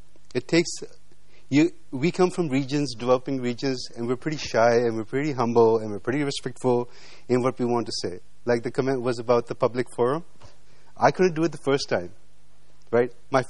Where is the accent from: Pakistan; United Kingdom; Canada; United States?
Pakistan; and I'm from Pakistan.